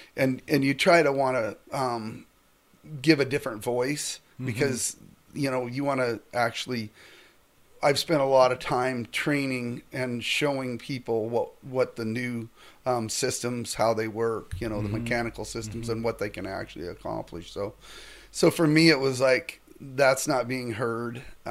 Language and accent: English; Priest River, Idaho, United States; So I was born and raised in Priest River, so I've been a resident for 61 years.